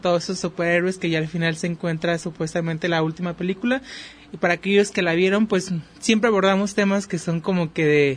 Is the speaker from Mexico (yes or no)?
yes; Mexico; como mexicanos